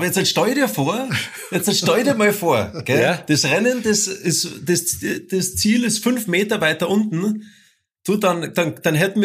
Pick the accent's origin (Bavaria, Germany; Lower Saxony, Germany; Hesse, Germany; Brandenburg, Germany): Bavaria, Germany; Der … und ich, wir kommen ja aus Bayern